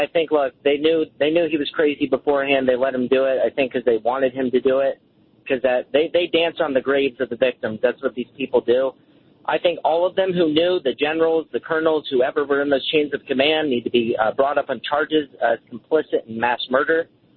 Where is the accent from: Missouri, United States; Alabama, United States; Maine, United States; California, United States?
Maine, United States; I'm from Maine originally.